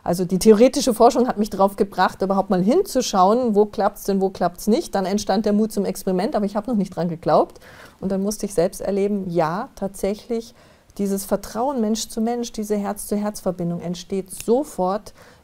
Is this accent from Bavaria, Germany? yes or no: yes; Munich, Bavaria, Germany; Also ich spreche jetzt aus der Erfahrung, ich komme aus München